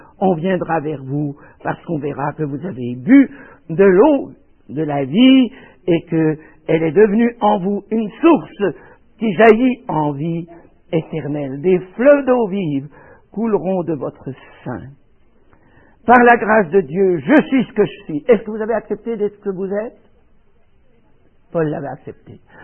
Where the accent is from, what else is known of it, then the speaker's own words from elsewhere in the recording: Neuchâtel, Switzerland; Quand je me suis trouvé dans ma ville natale en 1976 pour faire à la cathédrale de Neuchâtel, dix jours de conférence